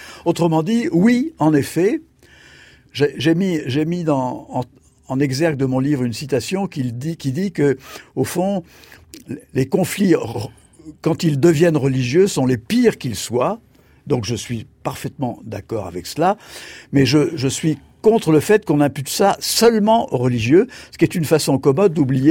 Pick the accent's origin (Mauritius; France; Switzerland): France; Je suis né en 1944. Donc, j'ai eu ma vie d'adolescent, etc., dans les années 60 et 70, où la pensée dominante chez nous, en France